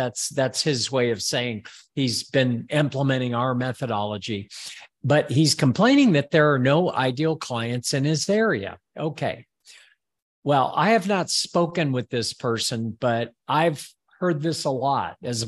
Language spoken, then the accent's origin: English; Texas, United States; Call me skeptical. I am from South Texas.